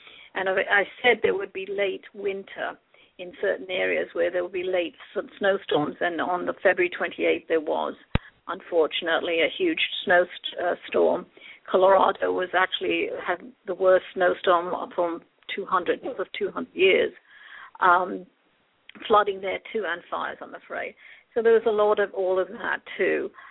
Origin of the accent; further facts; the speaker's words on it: London, United Kingdom; also born or lived in Sri Lanka; now in California, United States; I was raised in London, but not actually born there, born in Sri Lanka, and living in America for nearly 32 years. So a bit mixed up, but eventually somewhere around in California here.